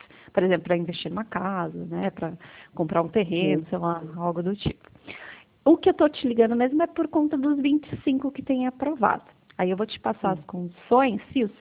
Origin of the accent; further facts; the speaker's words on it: São Roque, São Paulo, Brazil; sou de São Roque. Eu não sei se você já ouviu falar na Terra do Vinho, perto de Sorocaba.